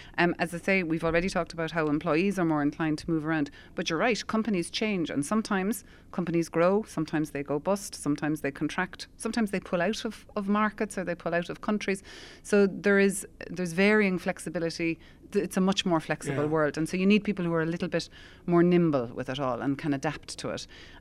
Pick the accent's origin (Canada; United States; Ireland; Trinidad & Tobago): Ireland; Cork, Munster; I grew up in Cork, and I went to college in Mary Eye in Limerick